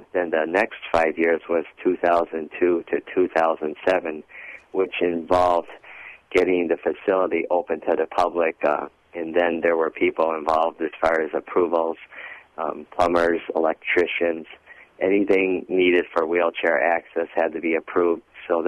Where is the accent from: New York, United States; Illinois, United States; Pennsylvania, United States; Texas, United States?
Illinois, United States; Chicago; going to the local Chicago Planetarium where I grew up in Chicago.